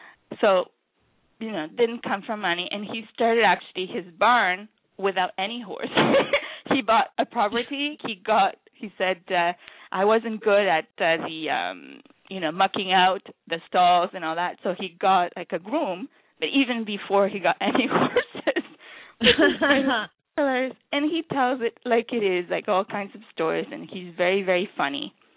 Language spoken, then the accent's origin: English; Canada; We're Canadian